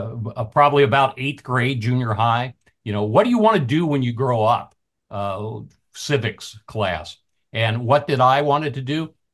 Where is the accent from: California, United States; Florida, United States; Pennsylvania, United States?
Pennsylvania, United States; I grew up in Southeast Pennsylvania, being the Pennsylvania Dutch boy that I am.